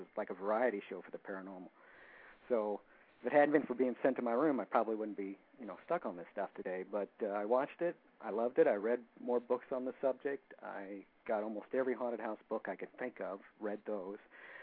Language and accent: English; Culver City, California, United States; Yes, it is. I'm originally from Culver City.